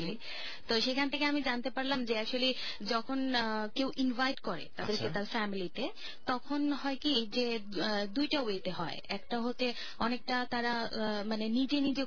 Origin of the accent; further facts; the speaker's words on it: Dinajpur, Rangpur Division, Bangladesh; আমার দেশের বাড়ি পিনাজপুরে, এবং আমার অ্যাকচুয়ালি আমরা এখন ওখানে থাকি, বাট বেসিক্যালি আমার বাবা গাইবান্ধা ডিস্ট্রিক্ট থেকে।